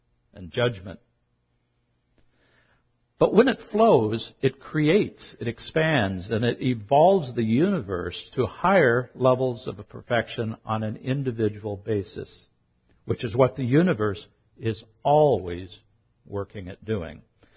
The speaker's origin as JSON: {"language": "English", "town": "Seattle", "region": "Washington", "country": "United States", "tie": "born or raised there", "said": "lying on my back at night on the lawn outside the home where I grew up in North Seattle."}